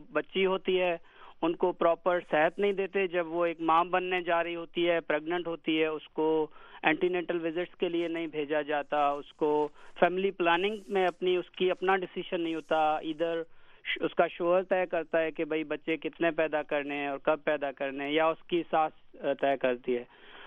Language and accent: Urdu; Tharparkar, Sindh, Pakistan; born there; میرا جو بنیادی پیدائشی تعلق ہے وہ صحرائے تھرپارکر پروونس سندھ سے ہے, پاکستان سے.